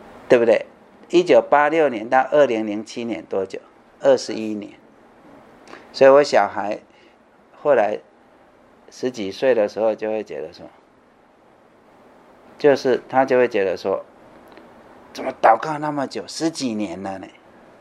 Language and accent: Chinese; China; 圣经的忠心跟这一个我们中国人的忠心不太一样。我们中国人的忠心是尽本分